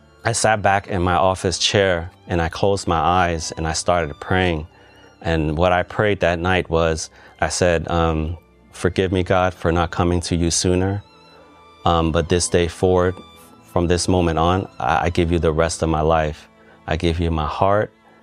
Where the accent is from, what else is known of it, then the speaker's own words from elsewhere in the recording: Cambodia; now in United States; I'm from Cambodia. My family came here to the U.S. in the early 80s due to the civil war there. My parents had four children. I'm the second oldest. I have an older sister and two younger brothers. Most of my family are Buddhist.